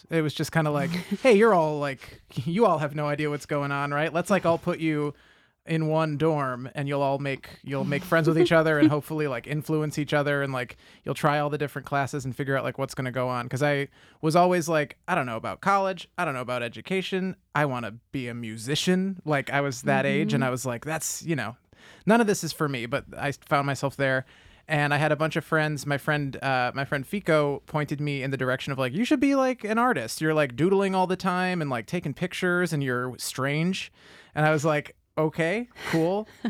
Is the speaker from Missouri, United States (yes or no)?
no; Rochester, New York, United States; So I was born and raised in Rochester, and I went to school at RIT.